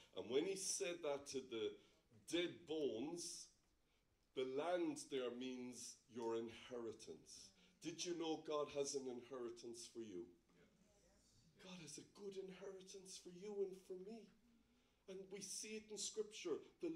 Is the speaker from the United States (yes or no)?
no; Ireland; Ireland was so boring growing up in Ireland. We were all the same. Everybody had freckles.